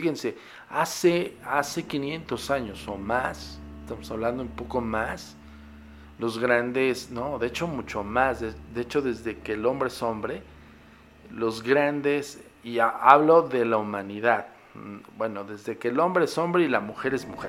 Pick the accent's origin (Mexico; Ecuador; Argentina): Mexico; en mi país, en México.